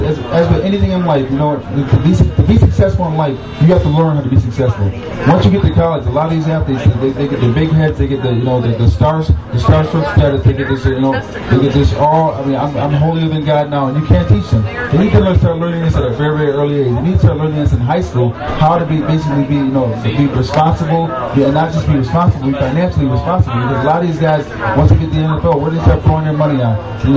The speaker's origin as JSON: {"language": "English", "town": "Syracuse", "region": "New York", "country": "United States", "tie": "born or raised there", "moved": "as an adult", "said": "I'm here from Syracuse. I never moved out of Syracuse my entire life until I got drafted by the Eagles."}